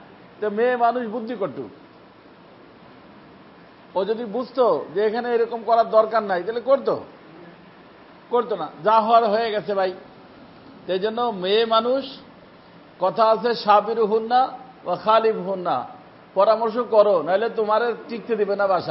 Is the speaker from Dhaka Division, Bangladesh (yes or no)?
yes; Faridpur, Dhaka Division, Bangladesh; ওই আমাদের বাড়ি গেল গ্রামের বাড়ি ফরিদপুরে